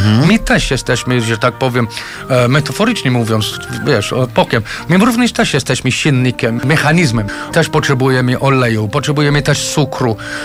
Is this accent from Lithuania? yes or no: no; England, United Kingdom; Ja chociaż jestem Anglikiem i tak dalej